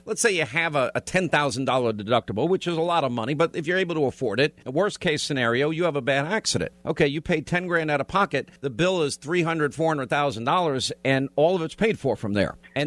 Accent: Long Island, New York, United States; Joe is in Long Island, New York, my hometown.

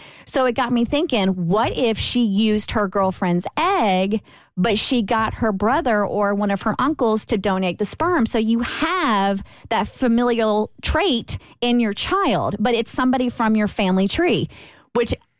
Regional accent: Kentucky, United States; See, we're all from Kentucky, so I felt like this was a completely suitable question to ponder.

